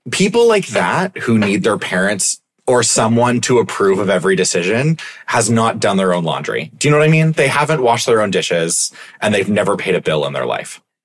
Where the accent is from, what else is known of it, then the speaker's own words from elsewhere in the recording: Canada; Just being Canadian at the Niagara Falls.